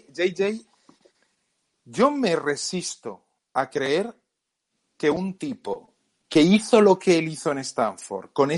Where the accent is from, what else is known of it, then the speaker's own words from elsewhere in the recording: Spain; por el cariño que le tenemos nosotros como españoles.